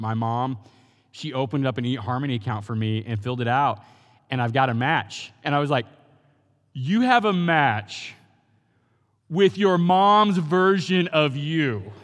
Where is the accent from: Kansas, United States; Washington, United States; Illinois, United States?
Kansas, United States; I mean, we're from Kansas, so, I mean, you know, we don't know how to handle the ocean.